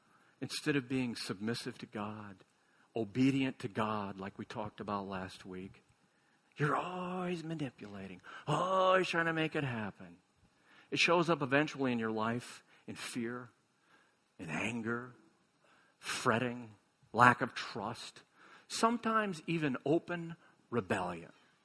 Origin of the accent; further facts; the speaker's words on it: Iowa, United States; because we're from Iowa anyway.